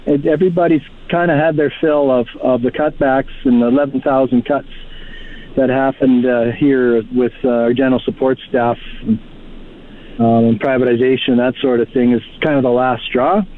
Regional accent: Lac La Biche, Alberta, Canada; I'm from Lac La Biche myself, and I'm currently on the line here helping out in Athabasca

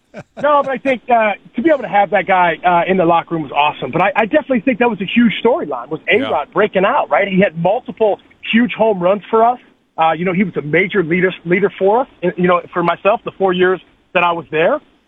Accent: West Virginia, United States; I'm like, man, I'm just a little dude. I'm a dude from West Virginia, bro.

